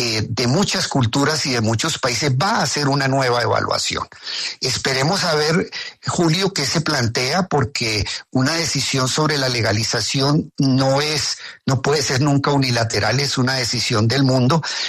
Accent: Colombia; porque es un deber que tenemos nosotros como colombianos

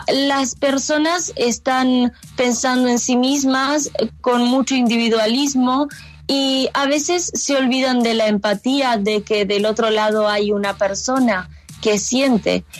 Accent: Neuquén, Argentina; born there; Nací en Neuquén Capital, en la Patagonia Argentina.

